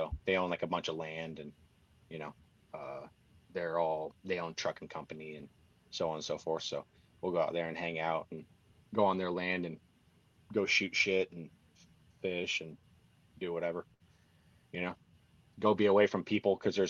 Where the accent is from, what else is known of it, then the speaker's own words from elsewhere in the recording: Hemet, California, United States; also born or lived in Temecula; I'm actually from Hemet. Like I grew up the first part of my life in Hemet. I went to Park Hill Elementary. I went to Acacia Middle School, and then that's when I moved to Temecula. Is my ninth grade year.